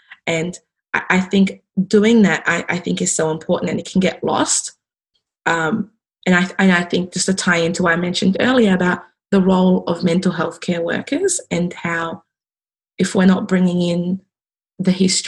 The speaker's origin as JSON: {"language": "English", "country": "Ethiopia", "said": "okay, they're from Nigeria, I'm from Ethiopia. We have like no language."}